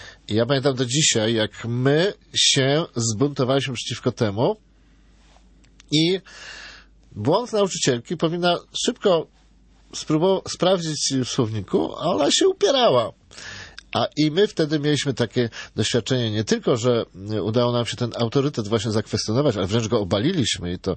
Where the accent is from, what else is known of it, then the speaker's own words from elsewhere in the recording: Płock, Masovian Voivodeship, Poland; Tak się zdarzyło, że wychowałem się na Mazowszu, w mieście Płocku